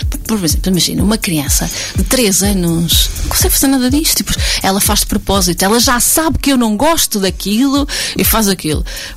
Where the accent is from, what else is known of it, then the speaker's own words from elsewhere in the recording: Seia, Guarda, Portugal; moved away as an adult; Eu sou de Ceia